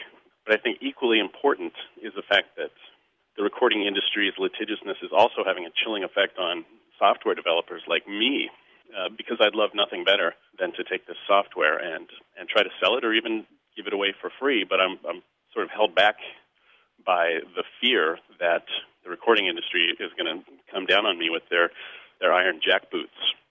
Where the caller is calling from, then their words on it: Chicago, Illinois, United States; I'm calling from Chicago. I listen to your show on WBEZ.